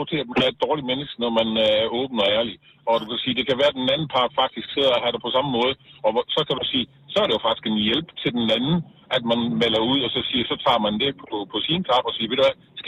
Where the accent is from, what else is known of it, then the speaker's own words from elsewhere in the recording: Region of Southern Denmark, Denmark; jeg er sønderjyde